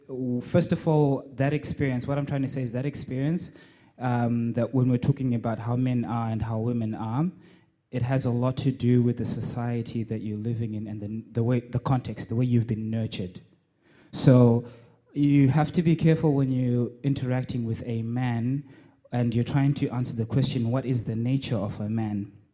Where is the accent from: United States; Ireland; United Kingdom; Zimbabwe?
Zimbabwe; I was raised in Zimbabwe until I was full grown, a different community altogether.